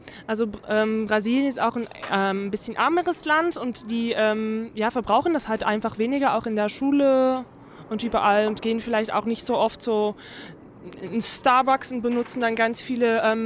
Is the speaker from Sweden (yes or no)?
no; Netherlands; German is a second language; Also ich komme selber aus Holland